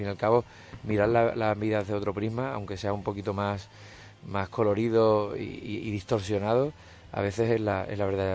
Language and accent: Spanish; Andalusia, Spain; accent: Andalusian; yo nada más que hablo andaluz, pero y un poquito de inglés, de haber vivido allí